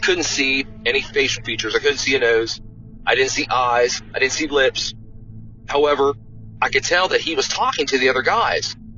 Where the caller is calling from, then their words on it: Ohio, United States; I'm calling from Perry County, Ohio.